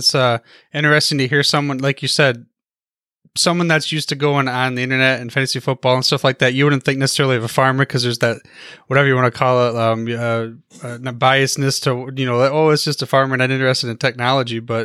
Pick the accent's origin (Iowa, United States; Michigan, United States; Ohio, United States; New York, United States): Michigan, United States; So I'm from the Michigan area.